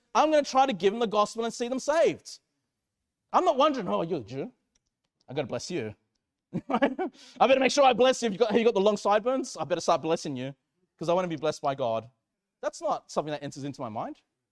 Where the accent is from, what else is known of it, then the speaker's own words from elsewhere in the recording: Sydney, New South Wales, Australia; I was born in Sydney. You know what I mean? I've lived in Australia pretty much my whole life. But I guess the answer to your question is Chile. Okay, my ethnicity is Chile.